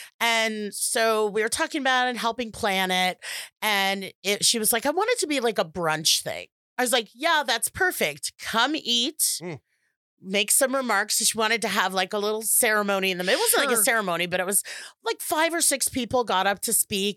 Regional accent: the South, United States; accent: Southern; My Southern accent that we got.

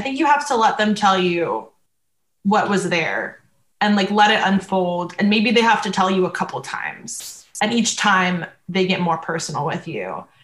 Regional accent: St. Petersburg, Florida, United States; I used to love going to shows growing up in St. Pete and then in Gainesville when I was in college

